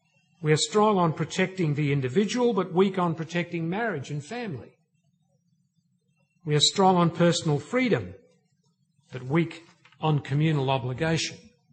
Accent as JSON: {"language": "English", "country": "Australia", "said": "I am connected to this state of affairs because I am an Australian."}